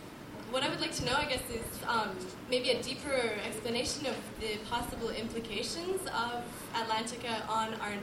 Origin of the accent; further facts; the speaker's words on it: Calgary, Alberta, Canada; I'm originally from Calgary, Alberta